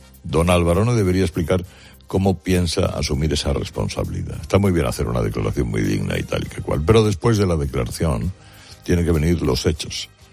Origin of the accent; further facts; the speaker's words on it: Spain; Somos muchos los españoles interesados por Argentina